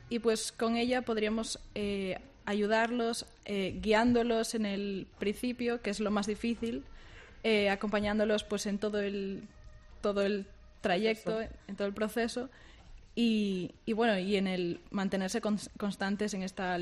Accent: Baiona, Galicia, Spain; Yo soy de Bayona.

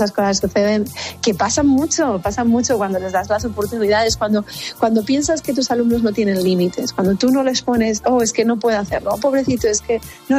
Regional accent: Las Palmas, Canary Islands, Spain; now in Boston, United States; Nos íbamos a vivir a Las Palmas, de donde yo soy.

